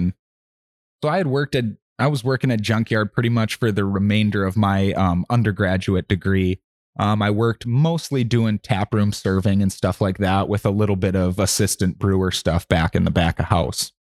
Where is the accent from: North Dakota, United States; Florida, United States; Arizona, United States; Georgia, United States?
North Dakota, United States; Mandan; now in Oregon, United States; I mean, growing up in Mandan, North Dakota, before I moved away here, there wasn't anything for craft beer.